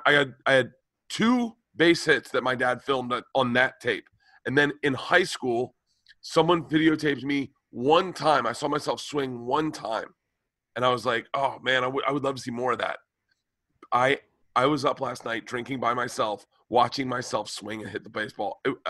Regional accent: Tampa, Florida, United States; I grew up in Tampa. When I was a kid, it's interesting.

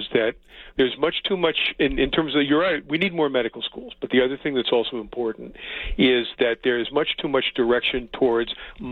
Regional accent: New York, United States; Dan, I'm a New Yorker, and I don't like pastrami, so I get it.

